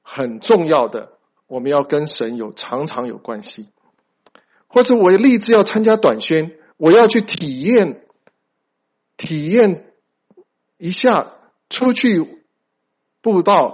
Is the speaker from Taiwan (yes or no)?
no; China; 我们中国人的 sampling 比较不一样哈